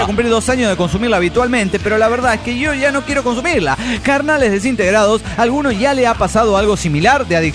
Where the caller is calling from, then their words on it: Monterrey, Nuevo León, Mexico; soy el aplicador de Monterrey, Nuevo León, México.